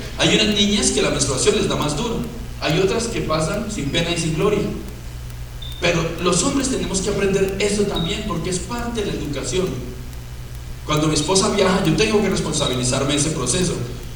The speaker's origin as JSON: {"language": "Spanish", "country": "Colombia", "lives_now": "Mexico", "said": "yo soy colombiano y no tengo familia en México."}